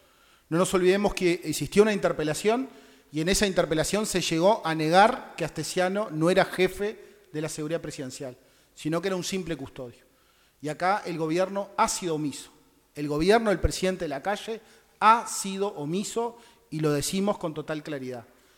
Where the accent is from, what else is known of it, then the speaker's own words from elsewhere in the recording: Uruguay; Yo lamento muchísimo que esa metodología se haya aplicado en mi país. El Uruguay es un pequeño país